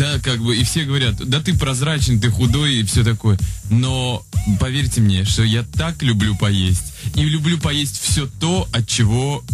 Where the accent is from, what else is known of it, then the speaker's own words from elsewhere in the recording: Saint Petersburg, Russia; Мы питерские